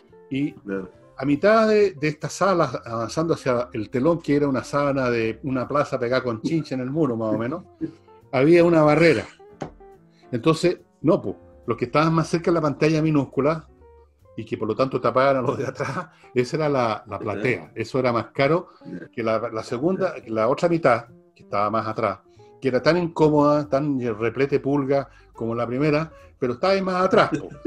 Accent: Chile; como yo y como tantos chilenos, tenemos una pyme en miniatura

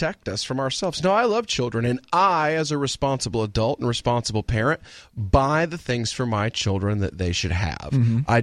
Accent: Appalachia, United States; I told you, man, I grew up in Appalachia.

